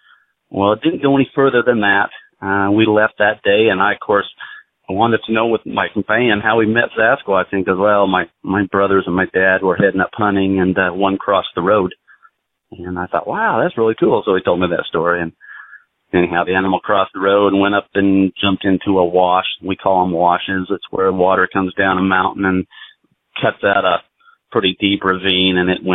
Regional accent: Idaho, United States; And I was from Idaho, and I loved to hunt and fish.

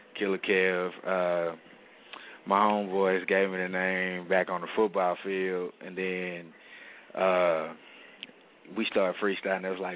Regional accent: Houston, Texas, United States; You know, originally I'm from Houston, Texas. I came out. I went to Dallas for a little minute

